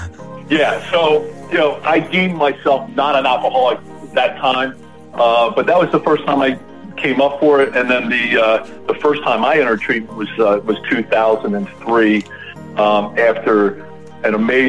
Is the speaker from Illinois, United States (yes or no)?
yes; Chicago, Illinois, United States; Chicago. So as of this morning, it snowed a little bit, so that's the kind of spring that's happening already here in Chicago today.